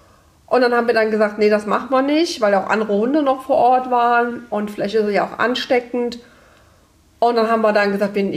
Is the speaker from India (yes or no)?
no; Spain; ich als Spanierin, und wir haben natürlich auch auf Spanisch gequatscht.